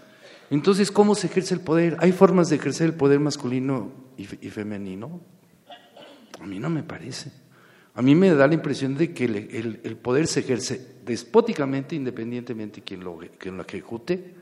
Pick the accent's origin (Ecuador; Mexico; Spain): Mexico; pero pues ni modo, somos mexicanos